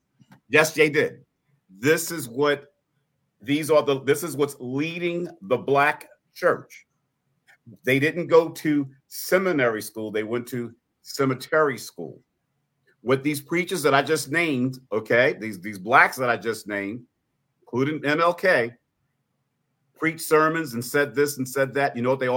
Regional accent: New York City, New York, United States; Today's Black preachers, I'm from New York City. I know a pimp when I see it.

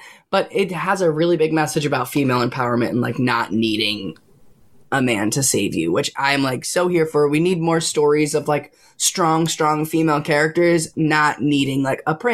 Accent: Long Island, New York, United States; I'm from Long Island. Like, that's like, is that a personality trait?

